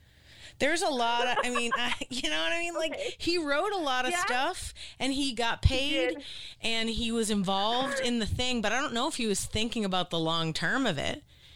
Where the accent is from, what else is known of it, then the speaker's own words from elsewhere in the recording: Boston, Massachusetts, United States; Years ago, like when I was growing up, I'm from Boston, and my mom was like part of the Boston Teachers Union.